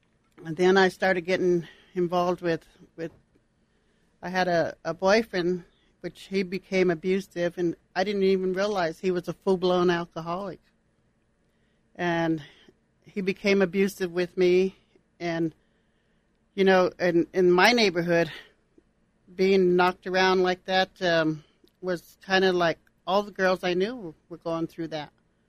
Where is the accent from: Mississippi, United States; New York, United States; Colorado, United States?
Colorado, United States; Denver; Well, I grew up here in Denver, Colorado, and I'm a native, actually.